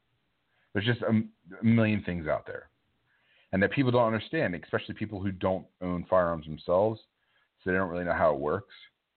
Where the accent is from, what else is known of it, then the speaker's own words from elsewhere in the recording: New Jersey, United States; I'm from New Jersey.